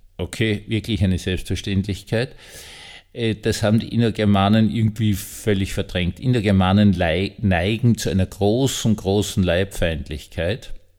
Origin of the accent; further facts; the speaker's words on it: Bischofshofen, Salzburg, Austria; in meiner alten Heimat in Salzburg, in Bischofshofen, da kommt es in den hohen Tauern gerade gewaltig herunter